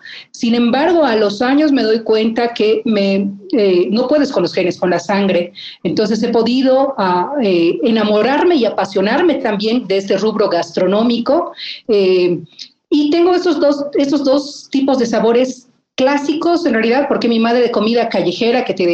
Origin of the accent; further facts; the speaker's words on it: La Paz, Bolivia; Creo que a veces, te digo como paseña